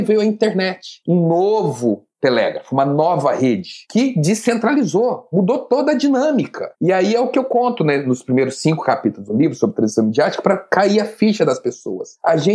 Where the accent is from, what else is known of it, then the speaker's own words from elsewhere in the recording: Minas Gerais, Brazil; now in Rio de Janeiro, Brazil; Eu vim pro Rio de Janeiro, sou lá do sul de Minas, e vim pro Rio de Janeiro com aquele sonho de quem cresceu assistindo novela, né?